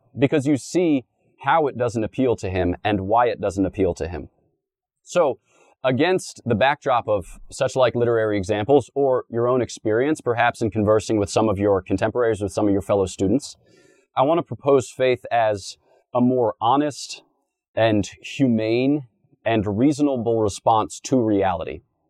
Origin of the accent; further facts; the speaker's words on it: East Coast, United States; So even though I come from the East Coast, where people talk fast and talk mean in largely ironical terms